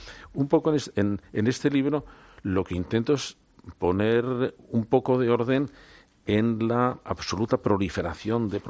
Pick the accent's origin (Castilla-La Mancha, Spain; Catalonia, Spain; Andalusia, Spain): Castilla-La Mancha, Spain; Toledo; Yo soy toledano.